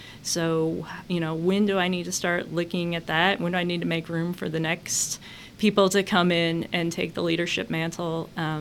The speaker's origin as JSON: {"language": "English", "region": "Indiana", "country": "United States", "tie": "born or raised there", "said": "like my growing up in Indiana, her growing up in Ohio"}